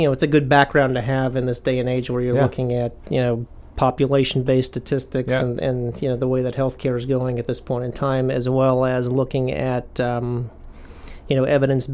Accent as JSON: {"language": "English", "town": "Chapel Hill", "region": "North Carolina", "country": "United States", "tie": "born or raised there", "also_born_or_lived": "Miami, United States", "said": "I grew up in Chapel Hill and went there for college and medical school"}